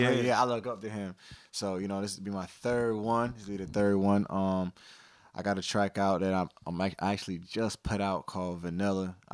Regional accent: North Carolina, United States; also born or lived in New Jersey; Yeah, well, you know, I was born in Jersey, raised in North Carolina. So, I've been pretty much back and forth my whole life.

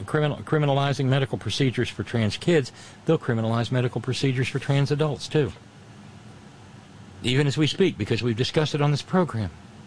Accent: United States; Dobbs matters to me because I'm an American who cherishes freedom.

